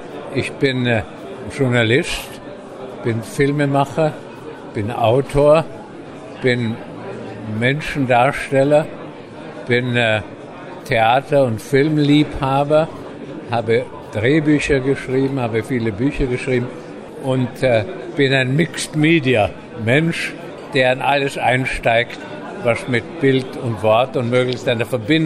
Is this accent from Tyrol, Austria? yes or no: no; Vienna, Austria; born there; Paris war für mich, der als geborener Wiener ein Kleinstädter ist, ein erschreckender Moloch von Stadt.